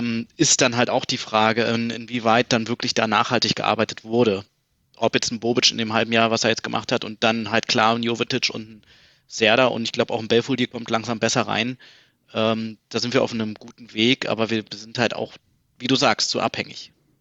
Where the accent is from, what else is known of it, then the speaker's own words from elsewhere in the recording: Berlin, Germany; Bin gebürtiger Berliner, Friedrichshain geboren, aber irgendwie schon ab meinem ersten Lebensjahr eigentlich dann nach Berliner Klinike gezogen, also Südosten Berlins und ja, jetzt noch 30, einen Monat habe ich noch und ja, tatsächlich bin ich jetzt seit 2016 in München